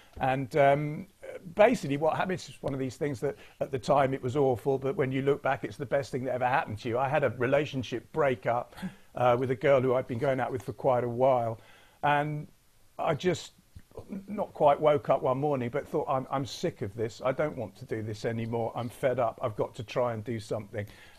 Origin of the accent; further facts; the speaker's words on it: Guildford, South East England, United Kingdom; I was from Guildford, which is a white-collar, middle-class, suburban commuter town.